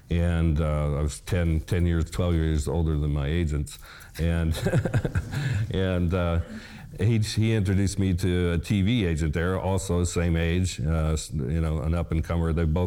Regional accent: Dallas, Texas, United States; and because I grew up in Dallas, so I knew in a way.

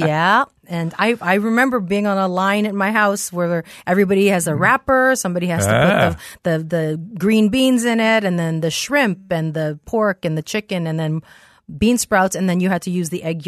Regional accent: Hawaii, United States; Born and raised in Hawaii.

